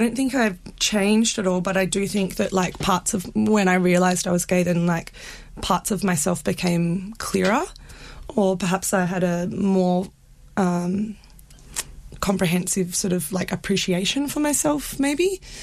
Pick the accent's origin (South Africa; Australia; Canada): Australia; Fremantle, Western Australia; I grew up in Fremantle. I've got two younger sisters. We all went to school around there.